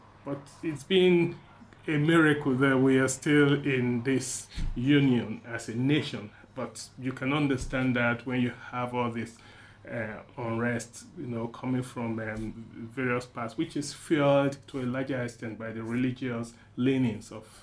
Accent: Nigeria; Well, yeah, growing up in Nigeria, which is a very multicultural environment, it was quite interesting, educative and challenging.

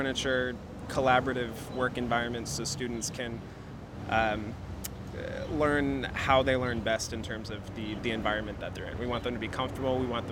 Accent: Saline, Michigan, United States; So I think it's important that in a city that's close to where I grew up outside of Ann Arbor.

